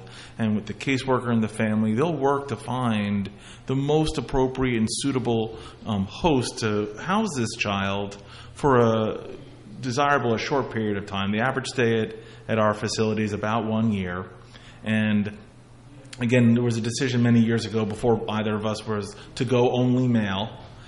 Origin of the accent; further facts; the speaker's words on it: Springfield, New Jersey, United States; Well, I grew up in Springfield, New Jersey, went to Wagner College.